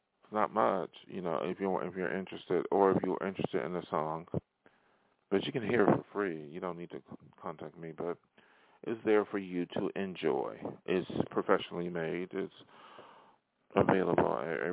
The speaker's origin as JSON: {"language": "English", "town": "Buffalo", "region": "New York", "country": "United States", "tie": "born or raised there", "lives_now": "Hollywood, United States", "said": "he came from my hometown, he made it out here, okay."}